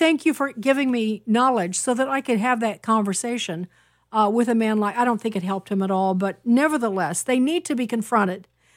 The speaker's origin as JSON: {"language": "English", "country": "United States", "said": "As an American, I probably have more than most, but I don't claim that."}